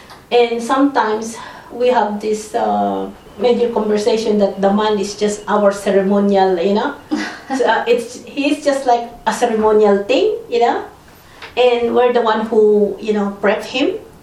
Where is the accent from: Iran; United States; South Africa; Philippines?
Philippines; now in Australia; Well, growing up in the Philippines, when I came here, I was shocked that women here